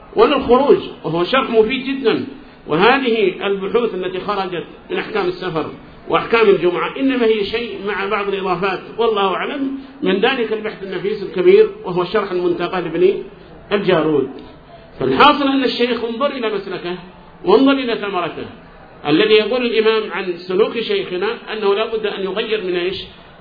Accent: Yemen; ولا سيما هي عندنا في اليمن، عندنا في اليمن وتأثر بها بعضهم في نجد الآن

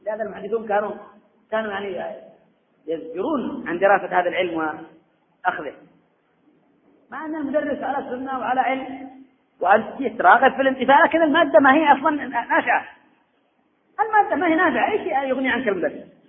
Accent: Yemen; أخي، أكبر عبرة عندنا في اليمن

